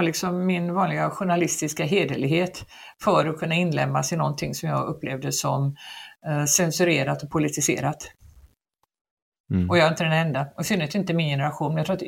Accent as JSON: {"language": "Swedish", "town": "Gothenburg", "region": "Västra Götaland County", "country": "Sweden", "also_born_or_lived": "Paris", "moved": "as an adult", "said": "som den göteborgare jag var"}